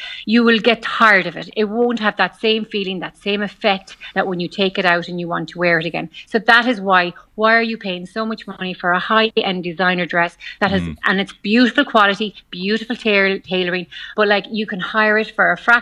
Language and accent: English; Ireland; I think as Irish, do we like to buy stuff anyways, with our mindset